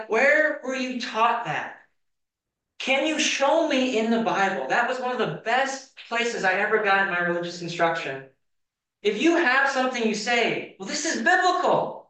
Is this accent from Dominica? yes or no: no; South Dakota, United States; He said North Dakota, but I grew up right underneath it. I'm from South Dakota.